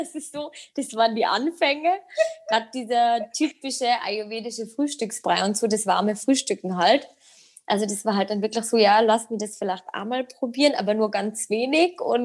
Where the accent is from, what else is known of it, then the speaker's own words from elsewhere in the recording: Tyrol, Austria; now in Salzburg, Austria; Bin Österreicherin, wie man hört, wohne jetzt schon seit 6 Jahren in Salzburg, komme aber ursprünglich aus Tirol, der Dialekt ist geblieben. Und genau, bin 27